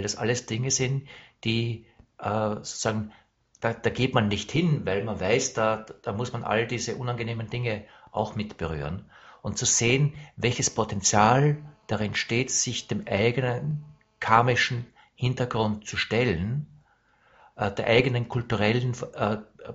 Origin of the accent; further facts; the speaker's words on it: Germany; sage ich mal, ich bin Deutscher.